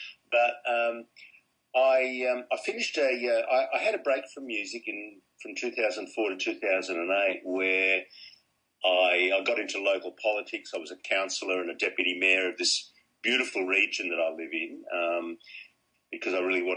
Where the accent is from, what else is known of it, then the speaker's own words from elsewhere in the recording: Australia; I've been a kid growing up in Australia